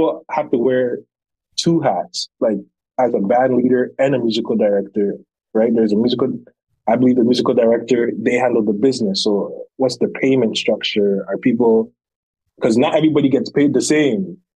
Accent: Brampton, Ontario, Canada; also born or lived in Scarborough; I was born in Scarborough. Scarborough got really bad. My parents, thankfully, in 2000, I believe, my parents moved to Brampton, and I was in Brampton from a very long time until when I moved out of Brampton to go back to Scarborough.

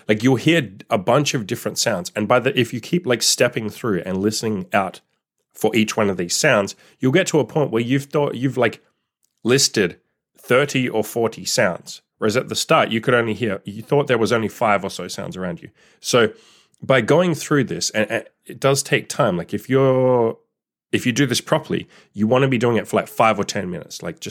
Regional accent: Perth, Western Australia, Australia; It was actually written by someone who lives in a city called Perth, which happens to be the city that I was born in, that I grew up in Australia.

